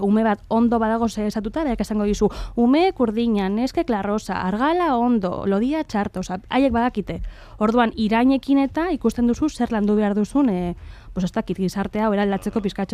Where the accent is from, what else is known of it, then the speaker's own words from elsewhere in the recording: Bilbao, Basque Country, Spain; bilbotarra naiz, ez dakit, deskribapena nahiko, ba, simplea